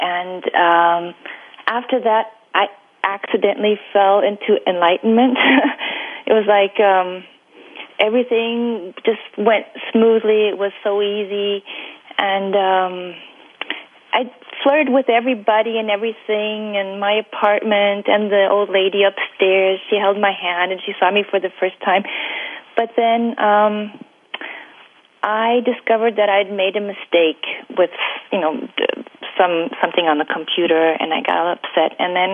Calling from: Munich, Bavaria, Germany; I'm calling in from Munich in Germany.

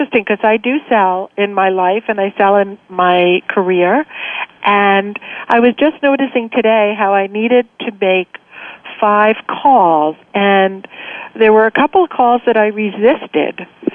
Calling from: New York, United States; I'm calling from New York.

